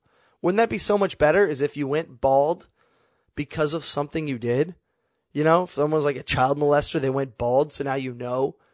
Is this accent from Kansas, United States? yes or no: yes; Kansas, United States; I'm from Kansas. Maybe that's it.